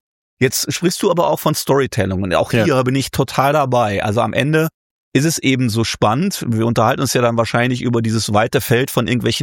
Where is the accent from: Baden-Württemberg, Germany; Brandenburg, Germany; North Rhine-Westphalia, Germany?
North Rhine-Westphalia, Germany; ich komme aus dem Ruhrgebiet